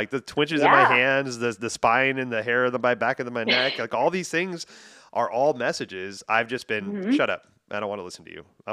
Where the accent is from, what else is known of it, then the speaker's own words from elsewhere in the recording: Houston, Texas, United States; I grew up in the Houston area down in Texas, so not too far from where you guys.